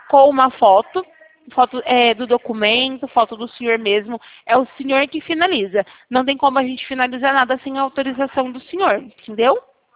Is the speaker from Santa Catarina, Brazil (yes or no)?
no; Campinas, São Paulo, Brazil; Eu sou de Campinas.